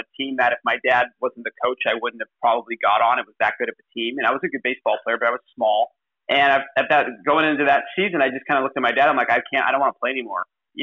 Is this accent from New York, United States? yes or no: no; Seattle, Washington, United States; So I'm from Seattle originally, born and raised in West Seattle.